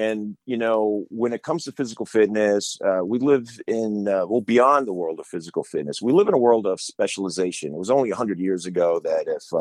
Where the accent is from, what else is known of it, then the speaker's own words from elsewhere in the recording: New York, United States; I grew up on Long Island.